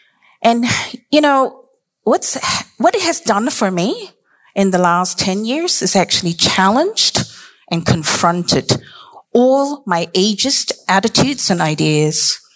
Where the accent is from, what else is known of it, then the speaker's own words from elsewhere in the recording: Singapore; born there; I was born in Singapore many, many years ago. Believe me, it was many years ago.